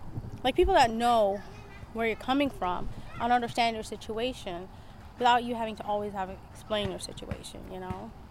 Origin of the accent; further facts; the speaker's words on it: Canada; also born or lived in Somalia; now in Memphis, United States; We're new here. We're originally from Canada, Somalia before that. I was born in Somalia. All my siblings are born in Canada. I got married and moved to Memphis for 10 years, right after college.